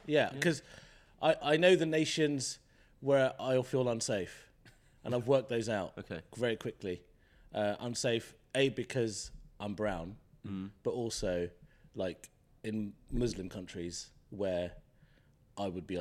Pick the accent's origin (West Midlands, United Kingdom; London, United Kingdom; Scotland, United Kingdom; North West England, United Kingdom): London, United Kingdom; Born and bred in London, mate. Of course I am. 1980s baby.